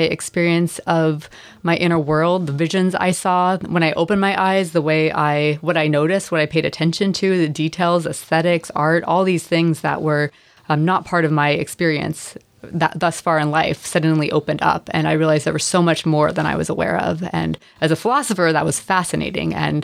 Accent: Mill Creek, Washington, United States; also born or lived in Bothell; I am not, but I was born in the state of Washington, just north of Seattle, outside of Bothell area. And I've been on the peninsula working since 2010 and living here since 2016.

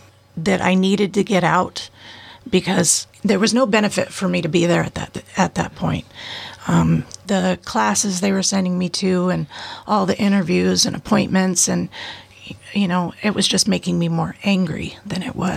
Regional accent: Port Angeles, Washington, United States; I was born and raised in Port Angeles.

